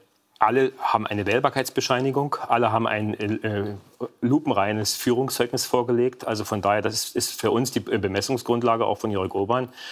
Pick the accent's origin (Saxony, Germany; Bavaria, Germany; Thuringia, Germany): Saxony, Germany; now in Berlin, Germany; Und ich freue mich, wenn ich die Einfahrt zum Landkreis Görlitz sehe, Weißwasser und auch Sachsen, die Sachsenfahne sehe und nach Niederschlesien zurückkomme